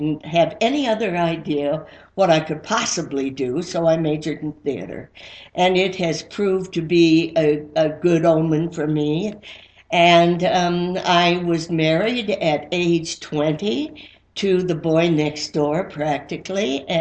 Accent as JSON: {"language": "English", "town": "Denver", "region": "Colorado", "country": "United States", "tie": "born there", "said": "I was born in Denver at Presbyterian Hospital, which was at the time not Press St. Luke's, but it was Presbyterian. And it was on 18th and about Gaylord"}